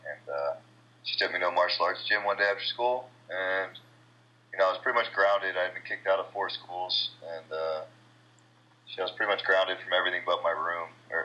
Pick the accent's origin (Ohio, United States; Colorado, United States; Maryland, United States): Ohio, United States; Dayton; I grew up in Dayton, Ohio.